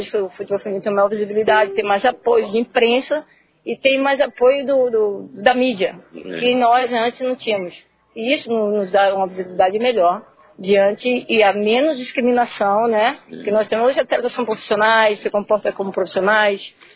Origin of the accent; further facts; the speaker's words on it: Feira de Santana, Bahia, Brazil; Eu sou de Feira de Santana